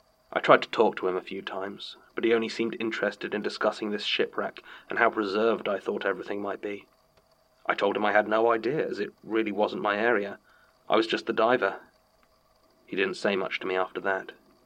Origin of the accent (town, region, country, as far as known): Halifax, Nova Scotia, Canada; born or raised there